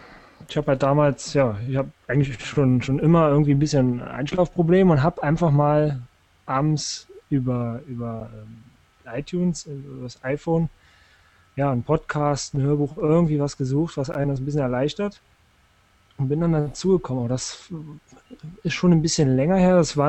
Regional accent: Saarland, Germany; now in Trier, Germany; Ich wohne erst seit einem halben Jahr. Ich komme aus dem Saarland. Da schaut es natürlich ein bisschen anders aus

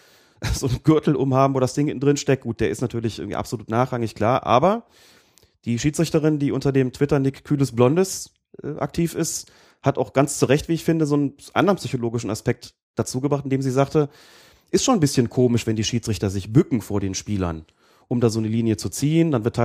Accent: Bonn, North Rhine-Westphalia, Germany; Aus Bonn.

